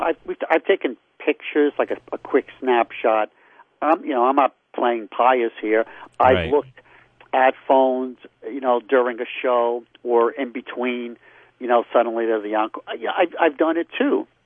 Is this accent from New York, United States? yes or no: yes; Brooklyn, New York, United States; when I was in school and growing up in Brooklyn, you know, at that time it was only a dime and then eventually a quarter.